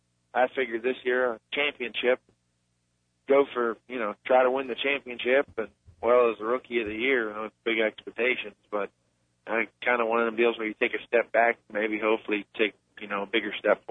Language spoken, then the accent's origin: English; Florida, United States; also born or lived in New Zealand; I was born down in New Zealand and moved up here moved to Florida when I was six, and started racing when I was like 10.